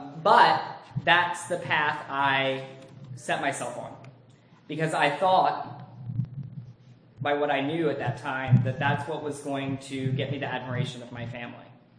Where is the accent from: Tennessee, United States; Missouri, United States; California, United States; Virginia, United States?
Virginia, United States; I grew up in Virginia. I'm an only child.